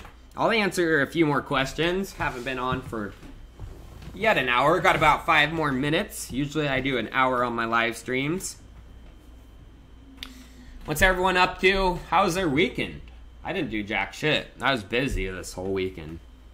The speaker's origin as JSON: {"language": "English", "town": "Chico", "region": "California", "country": "United States", "tie": "born or raised there", "also_born_or_lived": "Orland", "said": "I'm originally from Orland, California, but my hometown is Chico, California, where I lived most of my life at."}